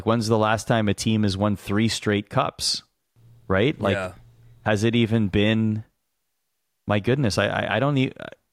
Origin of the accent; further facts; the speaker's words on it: Canada; I was born and raised in Canada, so I understand the sentiment.